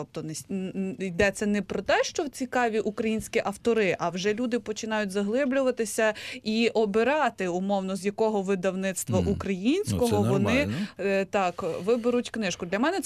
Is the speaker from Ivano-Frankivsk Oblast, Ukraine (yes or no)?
no; Kyiv, Ukraine; Я киянка, я з Києва.